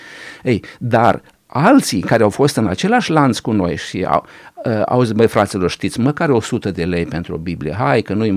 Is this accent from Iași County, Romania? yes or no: yes; Iași, Iași County, Romania; Deci eu provin din Iași.